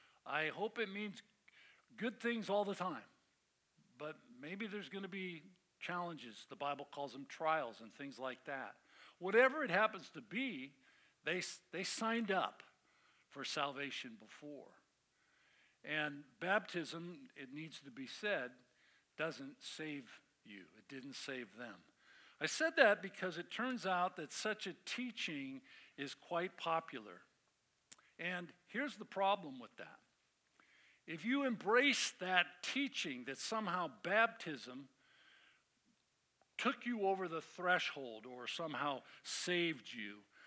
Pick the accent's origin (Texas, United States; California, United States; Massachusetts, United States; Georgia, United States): California, United States; Oakland; every baptism he did in the church we grew up in Oakland